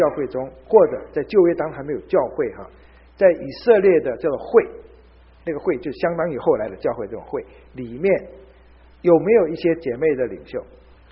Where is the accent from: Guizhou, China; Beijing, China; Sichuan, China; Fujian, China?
Fujian, China; 那么好像是我们福建人的这种习惯